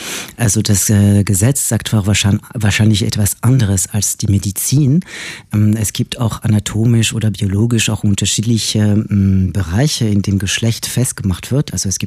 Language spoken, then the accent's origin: German; France; German is a second language; Als Franzose natürlich zuerst.